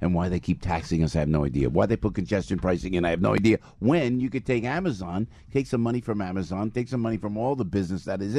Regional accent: New Jersey, United States; I don't even know. I'm from New Jersey.

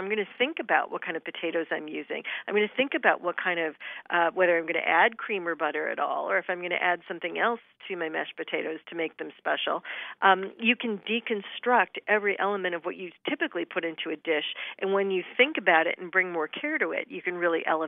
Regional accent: Michigan, United States; I was remembering growing up in Michigan, which has the highest number of apple cider mills per capita of any state in the United States. And so I grew up eating caramel apples that were rolled in crushed peanuts.

